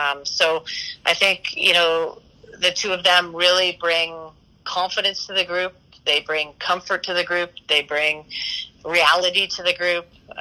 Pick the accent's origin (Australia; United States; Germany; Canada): Canada; Kingston, Ontario; because we are both from Kingston, and they loved hockey